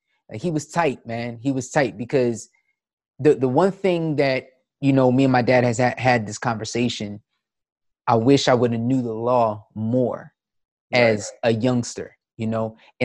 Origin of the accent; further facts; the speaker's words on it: Willingboro, New Jersey, United States; And I'm from Willingboro.